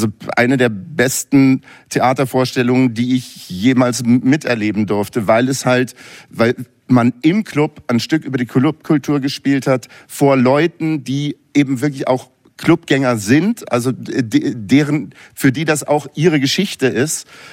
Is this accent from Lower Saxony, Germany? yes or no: no; Berlin, Germany; ich komme aus Berlin, ich bin hier groß geworden mit einer Clubszene in den 80er Jahren